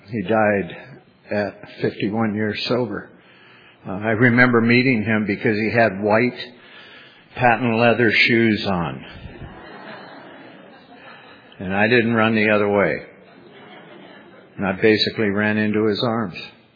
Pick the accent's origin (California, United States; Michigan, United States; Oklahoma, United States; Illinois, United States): California, United States; San Jose; now in Paso Robles, United States; It's amazing how we ended up in Paso Robles. I was from San Jose. I had moved there in 1972